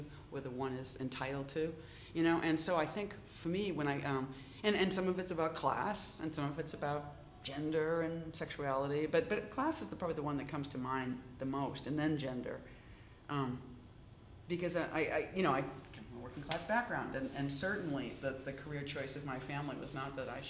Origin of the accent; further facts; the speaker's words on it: Boston, Massachusetts, United States; I grew up in Boston, and there was a famous fire at a nightclub called the Coconut Grove